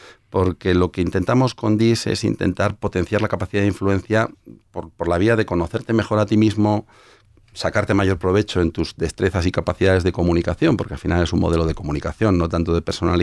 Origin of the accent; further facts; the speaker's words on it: Bilbao, Basque Country, Spain; Yo soy de Bilbao, igual no sé si está el arquetipo puesto.